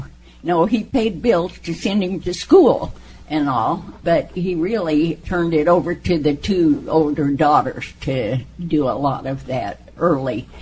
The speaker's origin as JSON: {"language": "English", "town": "Chelsea", "region": "Oklahoma", "country": "United States", "tie": "born there", "said": "I was born in Chelsea, Oklahoma, Rogers County."}